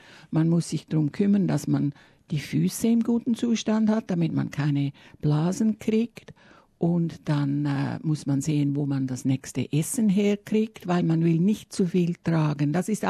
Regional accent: Zurich, Switzerland; now in Australia; Ich bin Schweizerin und Australierin. Ich bin aus dem Zürcher Gebiet, aber nicht Stadt Zürich, sondern ist eine kleine ländliche Ortschaft Richtung Schaffhausen. Also ich bin eigentlich ganz nahe an der deutschen Grenze.

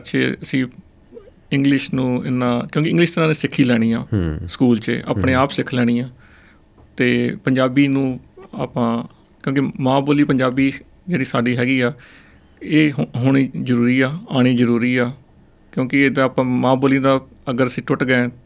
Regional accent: Hoshiarpur, Punjab, India; moved away; also born or lived in Kuwait; ਅਸੀਂ ਪੰਜਾਬ ਤੋਂ ਹੁਸ਼ਿਆਰਪੁਰ 'ਚੋਂ ਹੈਗੇ ਹਾਂ, ਬੇਸਿਕਲੀ ਲੋਕ ਹੁਸ਼ਿਆਰਪੁਰ ਸਿਟੀ 'ਚ ਰਹਿੰਦੇ ਹਾਂ ਅਸੀਂ। ਉਸ ਤੋਂ ਬਾਅਦ ਅਸੀਂ 2004-06 ਕੁਵੈਤ ਮਿਡਲ ਈਸਟ 'ਚ ਮਾਈਗ੍ਰੇਟ ਕਰ ਗਏ ਸੀਗੇ, ਅਤੇ ਕੁਛ 10 ਸਾਲ ਦਾ ਸਮਾਂ ਅਸੀਂ ਉੱਥੇ ਸਪੈਂਡ ਕੀਤਾ ਆ।

